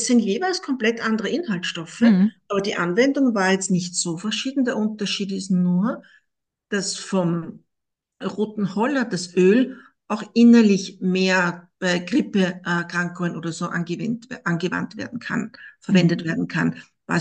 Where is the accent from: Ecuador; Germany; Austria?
Austria; Wirthofen an der Deyer, Lower Austria; Ich komme aus Österreich, aus dem Waldviertel, genau genommen aus Wirthofen an der Deyer. Bin dort auch aufgewachsen. Wir haben noch sehr viel Natur zum Glück dort, wo ich herkomme.